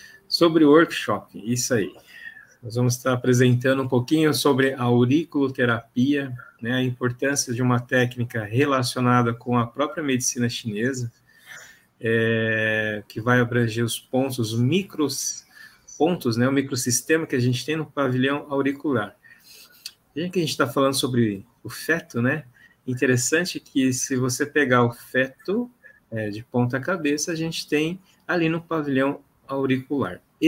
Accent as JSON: {"language": "Portuguese", "town": "Londrina", "region": "Paraná", "country": "Brazil", "said": "Bom, sou de Londrina, né? Atendo aqui em Londrina"}